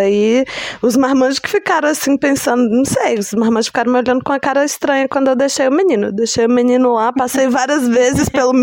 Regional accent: Brasília, Federal District, Brazil; eu vim lá de Brasília

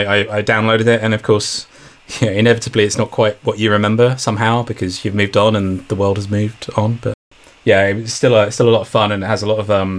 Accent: United Kingdom; as a Brit, I don't watch enough soccer to have a very strong opinion.

